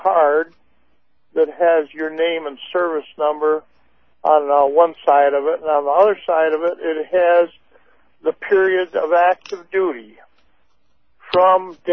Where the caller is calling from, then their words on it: Durand, Michigan, United States; Durand, Michigan.